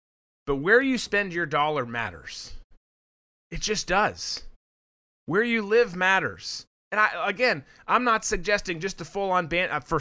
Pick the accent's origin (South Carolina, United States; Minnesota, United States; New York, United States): Minnesota, United States; But a huge portion of Minnesota, again, my home state, is trying to bail out